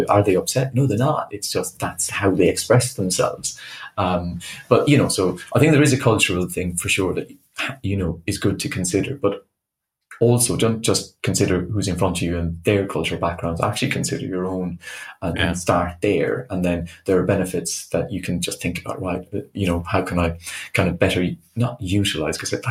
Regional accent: Ireland; moved away; So I'm Irish, which I think gets me a long way into disagreement. Something about the accent, for example

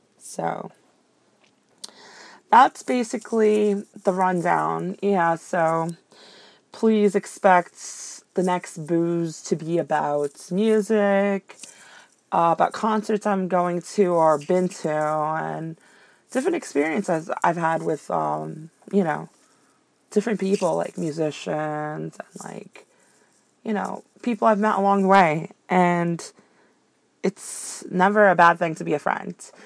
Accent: New York City, New York, United States; So let me just let you guys know, I'm from the New York City metro area.

